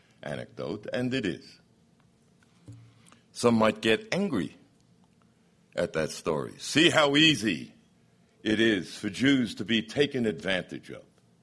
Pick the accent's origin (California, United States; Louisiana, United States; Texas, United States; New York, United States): New York, United States; Brooklyn; because I'm from Brooklyn, New York. Trump is the quintessential New Yorker, and I'm right behind him.